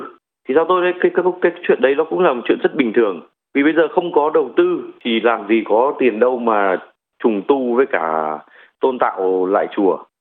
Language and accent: Vietnamese; Melbourne, Victoria, Australia; và tôi đến từ Melbourne ạ.